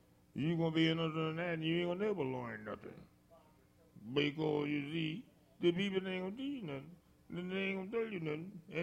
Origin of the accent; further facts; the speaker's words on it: Mississippi, United States; I'm from Mississippi.